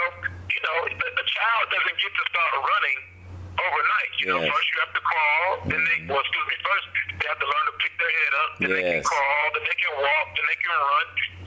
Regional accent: Atlanta, Georgia, United States; I grew up in Atlanta, where, you know, similar to New York, while we may have, I think we may have more

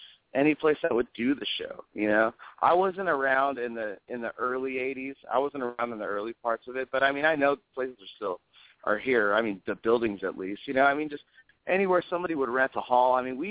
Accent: Oxnard, California, United States; I'm from Oxnard. I've been in the music scene since, I don't know, I grew up in it, you know.

